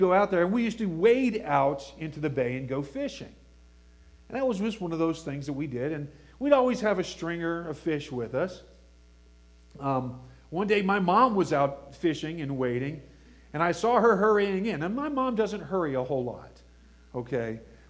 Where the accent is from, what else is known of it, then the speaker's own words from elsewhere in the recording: Panama City, Florida, United States; In Florida, I grew up in Florida on a bay in Panama City.